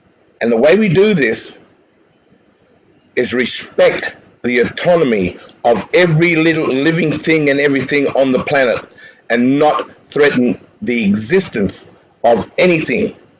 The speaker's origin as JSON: {"language": "English", "town": "Nambucca Heads", "region": "New South Wales", "country": "Australia", "tie": "born or raised there", "said": "I'm a Gumbangir man. I grew up on the Nambaka Heads Aboriginal Mission when speakers, fluent Gumbanga speakers were alive."}